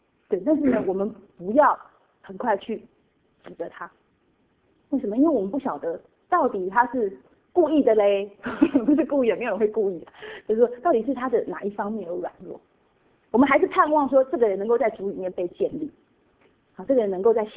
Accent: Taiwan; 我们从台湾来的背景哈

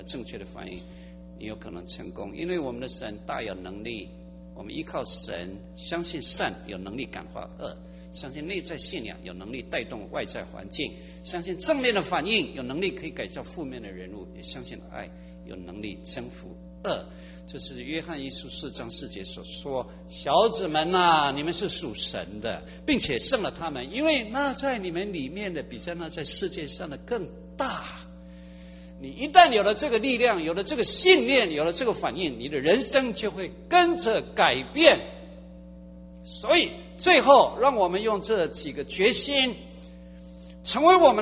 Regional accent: Taiwan; accent: Taiwanese; 我是农夫的儿子，所以我讲国语有一点台湾腔，这就是我吸引力的来源。

